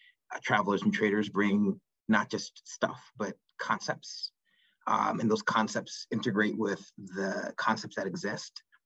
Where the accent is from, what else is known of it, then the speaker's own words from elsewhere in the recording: Northeast, United States; I'm from the Northeast. I've learned over the time that Northeast is like a powerhouse in the United States of like capital and thinking and influence.